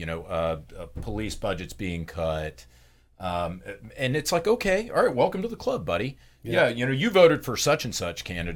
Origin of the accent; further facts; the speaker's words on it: Pensacola, Florida, United States; I am a hillbilly. I'm from Pensacola, Florida.